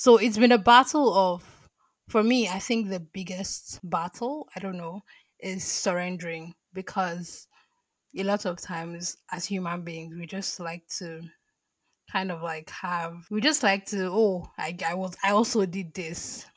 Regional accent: Nigeria; for me as a Nigerian, it's also from the way God is taught in the church.

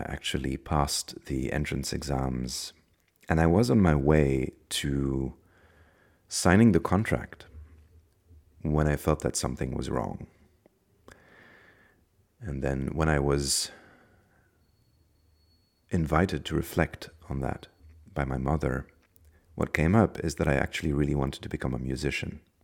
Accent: Ostend, Flanders, Belgium; now in Sofia, Bulgaria; I am from Belgium originally. I was born in Ostende at the seaside. I currently live, I'm not sure, I have a home base in Sofia, in Bulgaria, and I'm currently in Berlin

